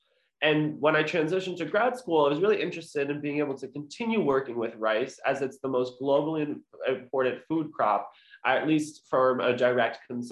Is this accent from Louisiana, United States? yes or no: no; New York, United States; So I grew up on Long Island, New York, where my parents operated a small takeout lunch restaurant.